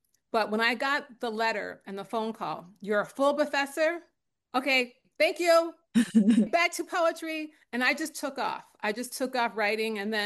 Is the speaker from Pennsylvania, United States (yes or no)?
yes; Philadelphia, Pennsylvania, United States; You know, I grew up in Philly, so went to the Wordsworth Library, world full of books.